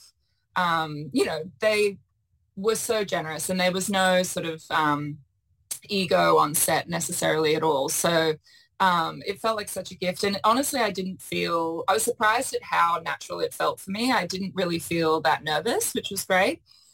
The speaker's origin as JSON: {"language": "English", "town": "Brisbane", "region": "Queensland", "country": "Australia", "tie": "born or raised there", "said": "certainly what I've gone through growing up in Brisbane"}